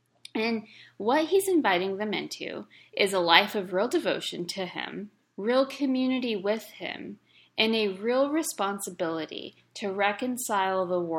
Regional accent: Texas, United States; So I'm from a small town in South Texas, as far south as you can get. My hometown had 26,000 people

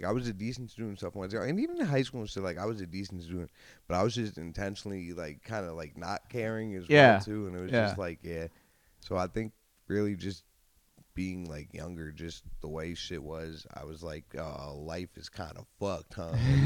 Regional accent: New York, United States; Okay. West Bath. Yeah. shout out West Bath.

